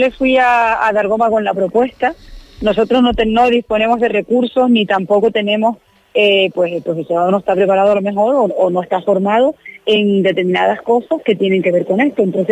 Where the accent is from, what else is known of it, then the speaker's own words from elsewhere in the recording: Canary Islands, Spain; Todo eso somos canarias.